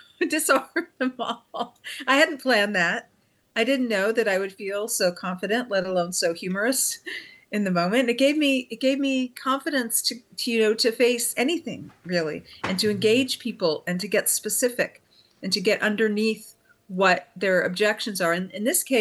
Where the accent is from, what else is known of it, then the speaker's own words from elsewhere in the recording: Miami, Florida, United States; Well, I think I grew up in Miami, Florida.